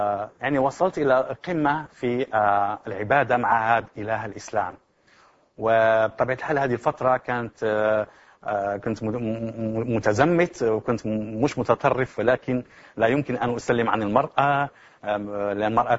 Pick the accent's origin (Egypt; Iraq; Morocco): Morocco; أنا من المغرب، كنت مسلما والآن أبصر